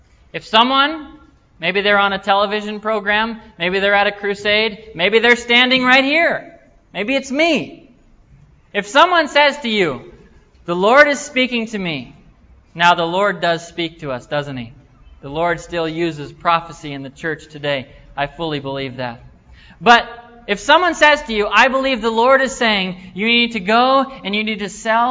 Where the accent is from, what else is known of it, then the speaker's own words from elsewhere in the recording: United States; In fact, when I tell people I come from America, they usually don't believe me.